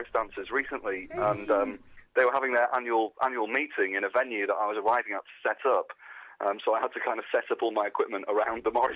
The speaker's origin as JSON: {"language": "English", "town": "Blackpool", "region": "North West England", "country": "United Kingdom", "lives_now": "Leeds, United Kingdom", "said": "Well, I live in Leeds, but I'm from Blackpool originally, so my accent's a bit of a mess."}